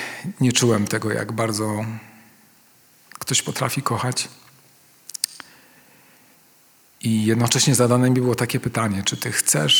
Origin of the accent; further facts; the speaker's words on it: Warsaw, Masovian Voivodeship, Poland; wiecie, że jestem z Warszawy